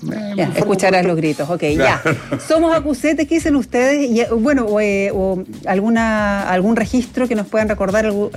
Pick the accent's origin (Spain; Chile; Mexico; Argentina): Chile; ¿cree usted que somos acusetes los chilenos?